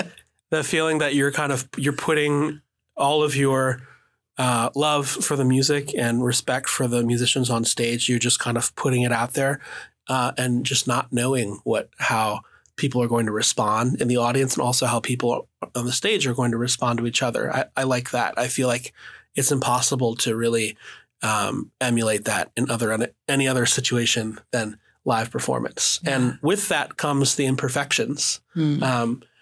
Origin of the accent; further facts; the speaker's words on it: Ann Arbor, Michigan, United States; And growing up in Ann Arbor, Michigan, we had a great public school music program.